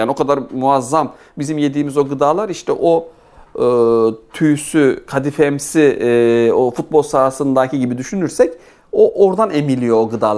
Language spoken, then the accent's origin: Turkish; Tarsus, Mersin, Turkey; ben 1972 Tarsus doğumluyum. İlkokul, ortaokul ve liseyi Tarsus'ta okuduktan sonra İstanbul Üniversitesi Cerrahpaşa Tıp Fakültesi'nden 1988'de girdim. 1994 yılında mezun oldum.